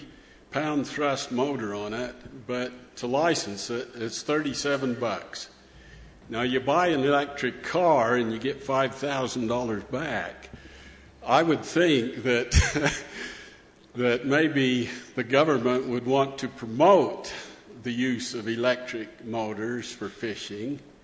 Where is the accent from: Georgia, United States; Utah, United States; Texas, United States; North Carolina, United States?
Utah, United States; Brigham City; Hi, I'm from Brigham.